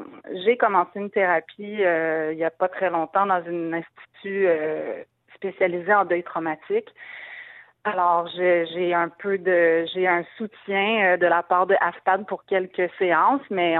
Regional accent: Quebec, Canada; Audrey est québécoise. Nous sommes québécois, ses parents.

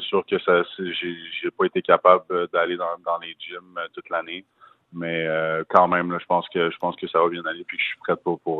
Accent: Canada; On m'a pas trop parlé du fait que je suis Canadien là

